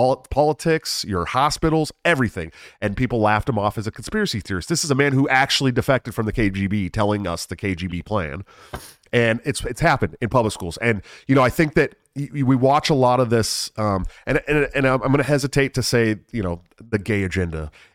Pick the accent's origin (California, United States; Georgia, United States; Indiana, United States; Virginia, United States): California, United States; San Francisco; See, I'm from San Francisco, the Bay Area. Okay, so I grew up this extremist contingent of the GSM community.